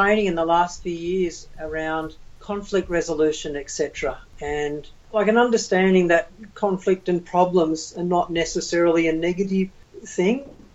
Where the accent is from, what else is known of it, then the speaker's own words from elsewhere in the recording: Sydney, New South Wales, Australia; growing up in Sydney, in the middle of Sydney